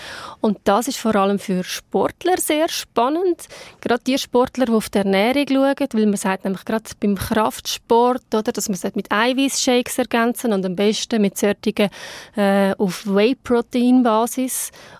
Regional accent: Switzerland

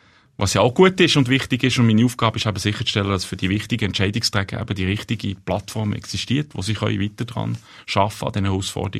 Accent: Bern, Switzerland; Also zuerst mal bin ich Schweizer, der in Bern aufgewachsen ist. Also ich habe starke Verbindungen zur Schweiz, zu Bern.

